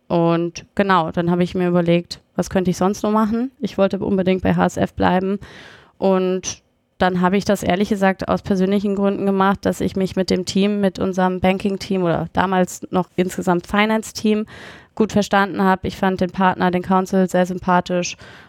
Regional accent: Munich, Bavaria, Germany; Ich bin ja in München aufgewachsen.

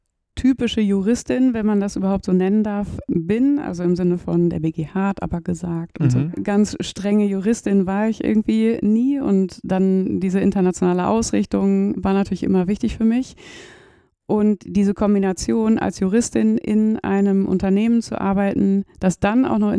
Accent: Münster, North Rhine-Westphalia, Germany; Und da war meine Heimatstadt Münster natürlich ja prädestiniert

